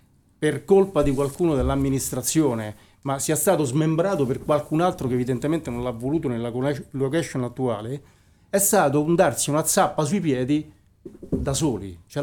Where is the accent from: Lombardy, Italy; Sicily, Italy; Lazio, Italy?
Lazio, Italy; Rome; vengo da Roma, ho girato tantissimi mercatini di Natale